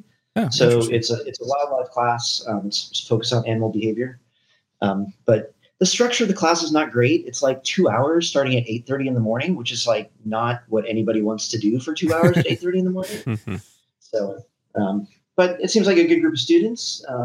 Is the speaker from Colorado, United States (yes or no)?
yes; Colorado, United States; born there; No, I was born in Colorado, and both my mom and dad were avid outdoorsmen, you know, backpacking, hiking, hunting, fishing, both of them.